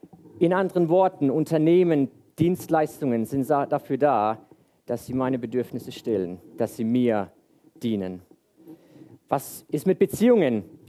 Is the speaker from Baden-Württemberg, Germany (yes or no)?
yes; Königsfeld, Baden-Württemberg, Germany; ich bin hier in Königsfeld aufgewachsen, habe das Abitur hier auf der Zinzendorf-Schule gemacht.